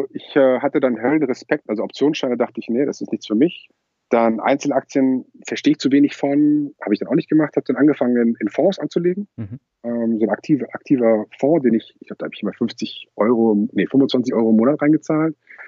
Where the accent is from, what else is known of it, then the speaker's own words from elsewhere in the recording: Lübeck, Schleswig-Holstein, Germany; born there; now in Kiel, Germany; Ich bin Wahlkieler, aber gebürtiger Lübecker.